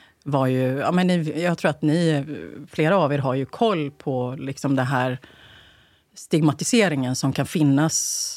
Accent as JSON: {"language": "Swedish", "town": "Gothenburg", "region": "Västra Götaland County", "country": "Sweden", "tie": "born or raised there"}